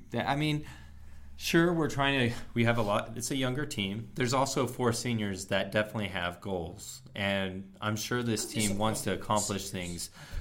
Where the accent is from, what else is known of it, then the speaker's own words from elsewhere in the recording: Virginia, United States; now in Utah, United States; I grew up in Virginia. And I'm not native to Utah.